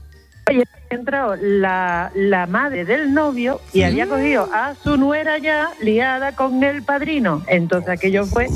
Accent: Chiclana, Andalusia, Spain; Ellas vivían en Barcelona y nosotros somos de Chiclana.

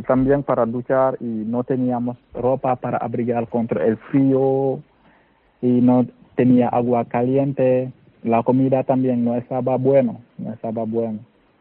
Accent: Senegal; moved away as an adult; now in Spain; Vengo de Senegal.

